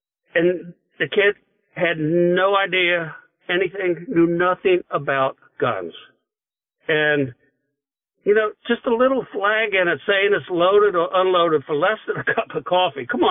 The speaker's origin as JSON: {"language": "English", "town": "Hamilton", "region": "Ohio", "country": "United States", "tie": "born or raised there", "said": "We just had one last week in my hometown around Hamilton, Ohio."}